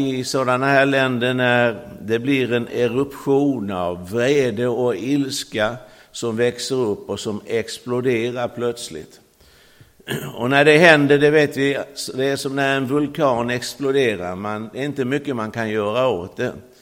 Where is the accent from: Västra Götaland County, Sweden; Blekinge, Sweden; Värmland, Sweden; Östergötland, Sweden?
Blekinge, Sweden; Karlskrona; och jag är från Karlskrona, född och uppvuxen i pingstersamlingen i Karlskrona.